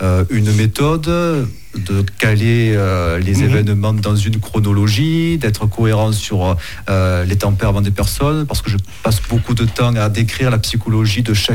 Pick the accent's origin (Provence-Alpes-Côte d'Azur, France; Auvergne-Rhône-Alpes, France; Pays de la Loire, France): Provence-Alpes-Côte d'Azur, France; Miramas; Alors, je suis né et j'ai grandi à Miramas, dans les Bouches du Rhône.